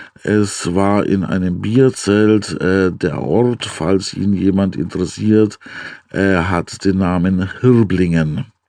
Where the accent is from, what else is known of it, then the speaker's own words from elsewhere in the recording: Bavaria, Germany; Ich bin ja viel weiter im Süden aufgewachsen, in Bayerisch-Schwaben.